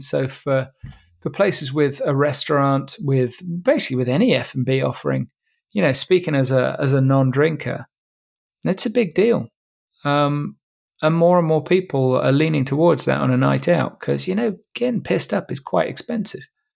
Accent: England, United Kingdom; me particularly being English and being particularly crap with other languages

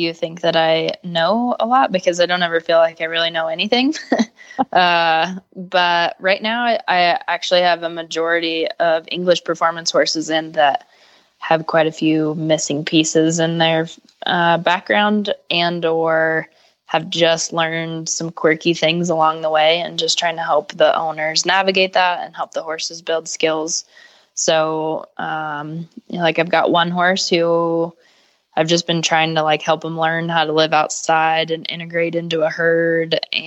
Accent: Boulder, Colorado, United States; from Boulder, Colorado.

